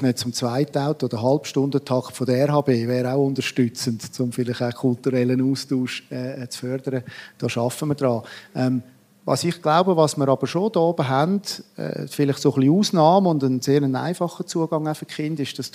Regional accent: Arosa, Graubünden, Switzerland; Wenn ich im Unterland unterwegs bin, in Zürich oder Bern, und sage, ich bin aus Arosa, höre ich sehr oft, ah, so herzig.

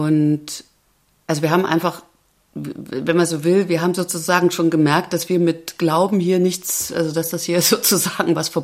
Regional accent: Chemnitz, Saxony, Germany; born there; ich bin 1970 geboren in Karl-Marx-Stadt. Das ist heute Chemnitz. Das war letztes Jahr Kulturhauptstadt. Das ist so ein bisschen die unbekannte Stadt zwischen Leipzig und Dresden und die Stadt mit dem, ich würde mal sagen, krassesten sächsischen Dialekt.

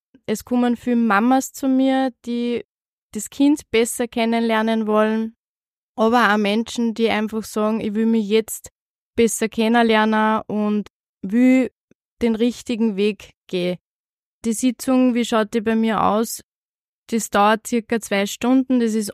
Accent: Upper Austria, Austria; bin Mama von 3 Söhnen und bin aus Oberösterreich.

